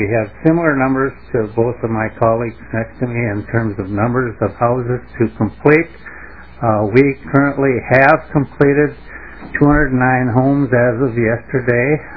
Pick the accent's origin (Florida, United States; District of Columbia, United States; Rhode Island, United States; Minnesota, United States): Minnesota, United States; I'm from the Arrowhead region.